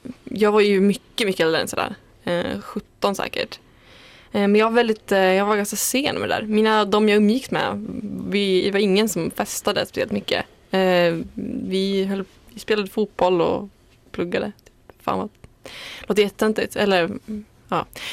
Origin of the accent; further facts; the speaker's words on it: Järvsö, Gävleborg County, Sweden; då var jag hemma i Järvsö hos mina föräldrar, och då skulle jag hem sen.